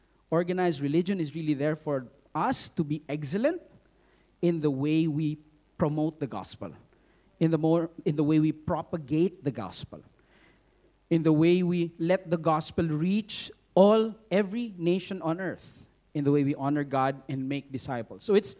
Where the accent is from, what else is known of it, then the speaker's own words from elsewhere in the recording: Lanao del Sur, Philippines; I grew up in Lanao because my mom was a dean of a college at the Mindanao State University. So I grew up in the Mindanao State University campus. She was a dean, so I was amongst the Muslims.